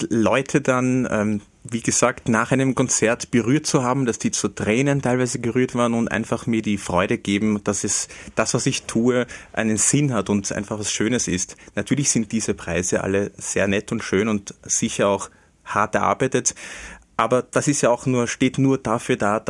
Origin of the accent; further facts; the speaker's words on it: Lower Austria, Austria; Und ich bin sehr, sehr stolz als Niederösterreicher